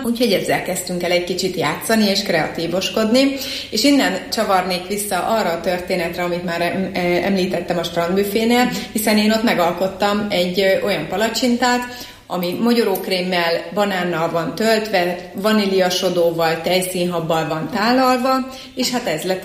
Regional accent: Miskolc, Borsod-Abaúj-Zemplén, Hungary; Tőzsgyökeres miskolci vagyok, és szeretem is azt mondani, hogy lokálpatrióta vagyok. Nagyon fontos számomra Miskolc, tényleg avasi gyerekként nőttem fel

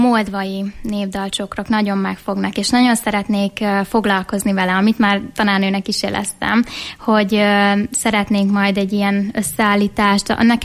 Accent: Szabolcs-Szatmár-Bereg, Hungary; born there; amúgy én Szabolcs megyében születtem

